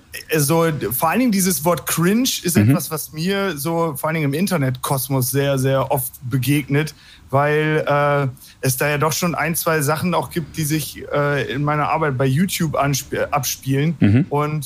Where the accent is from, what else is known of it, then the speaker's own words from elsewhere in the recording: Hagen am Teutoburger Wald, Lower Saxony, Germany; ich komme hier aus Hagen am Teutoburger Wald